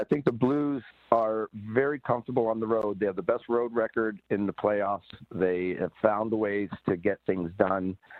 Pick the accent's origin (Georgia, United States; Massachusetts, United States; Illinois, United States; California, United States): Massachusetts, United States; Boston; I grew up a Boston Bruins fan. I grew up here in Boston.